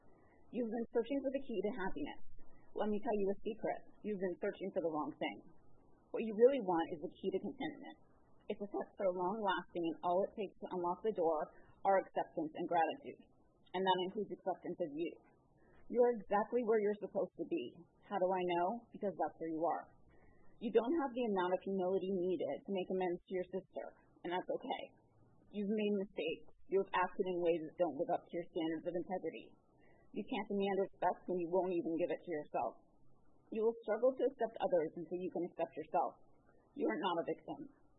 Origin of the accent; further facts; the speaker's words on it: Studio City, California, United States; but I'm from the Studio City area, so I usually go to meetings out there.